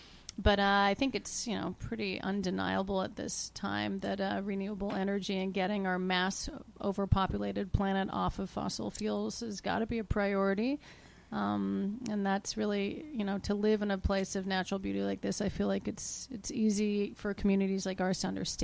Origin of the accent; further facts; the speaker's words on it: Montreal, Quebec, Canada; I grew up in Montreal. We're real city people.